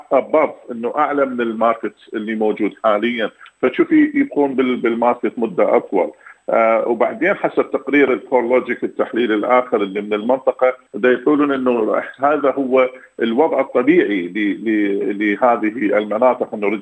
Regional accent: Iraq

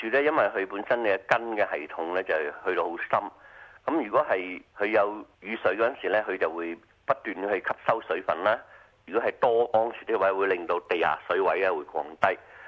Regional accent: Australia; 咁我哋澳洲人咧就好清楚嘅

